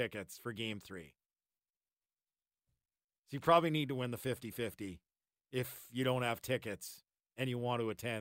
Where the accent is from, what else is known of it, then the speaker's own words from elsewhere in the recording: Canada; I'm a Canadian.